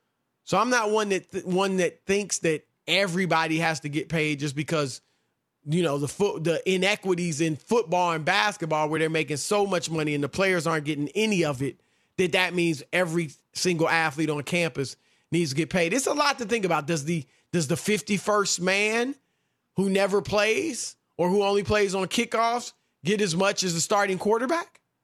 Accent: Louisiana, United States; I'm from Louisiana.

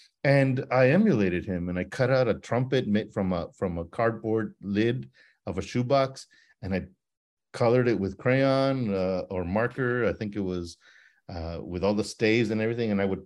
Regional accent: El Paso, Texas, United States; my sort of creative nonfiction book on growing up in El Paso

